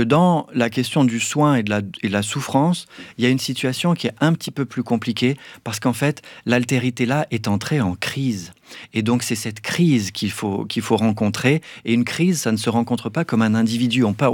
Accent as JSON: {"language": "French", "town": "Nice", "region": "Provence-Alpes-Côte d'Azur", "country": "France", "said": "Si, moi, je viens de Nice, donc la Méditerranée, c'est quelque chose qui m'est très cher."}